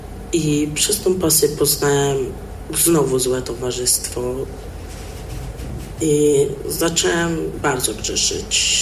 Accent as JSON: {"language": "Polish", "town": "Warsaw", "region": "Masovian Voivodeship", "country": "Poland", "said": "Jestem z Warszawy. W listopadzie będę miał 16 lat."}